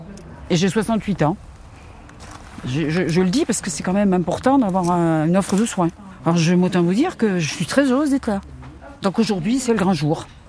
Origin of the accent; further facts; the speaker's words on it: South, France; je viens du Sud, hein, où il y a un médecin tous les 10 mètres. Hein, voilà. Donc c'est grave quand même. Hein, c'est très, très grave. Et j'ai 68 ans.